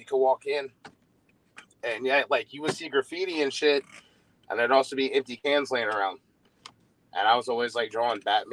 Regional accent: Cincinnati, Ohio, United States; Well, I grew up in Cincinnati, and where I grew up at was right next to train tracks and factories and shit.

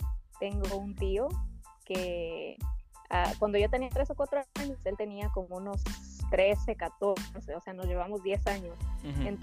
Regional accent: Mexico; now in Houston, United States; antes que nada vivo en Houston, soy mexicana y soy estudiante de periodismo

